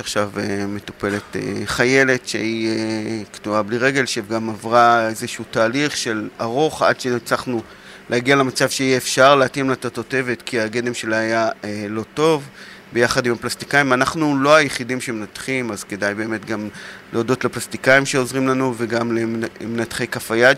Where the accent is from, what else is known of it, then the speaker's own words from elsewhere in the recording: Malkiya, Northern District, Israel; אני מקיבוץ מלכיה, במקור